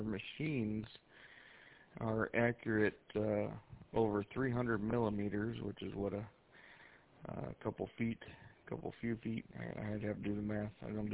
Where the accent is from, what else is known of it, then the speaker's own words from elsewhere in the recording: Michigan, United States; We're just right outside of Detroit.